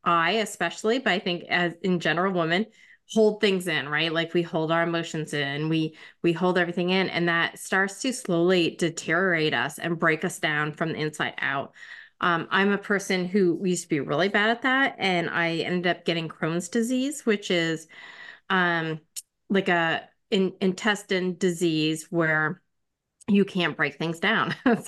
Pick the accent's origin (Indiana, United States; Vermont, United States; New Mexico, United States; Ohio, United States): Vermont, United States; So I am from Vermont, right up next to the Canadian border. So I'm pretty much in the middle of nowhere.